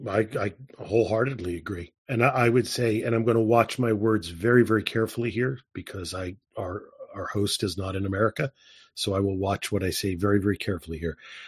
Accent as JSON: {"language": "English", "region": "New Jersey", "country": "United States", "tie": "born or raised there", "said": "I was talking about growing up, where I grew up in New Jersey."}